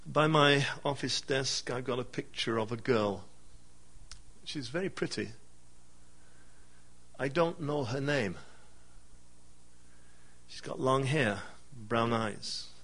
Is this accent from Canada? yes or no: no; England, United Kingdom; let me suggest you, if I dare as an Englishman, just tear the bill up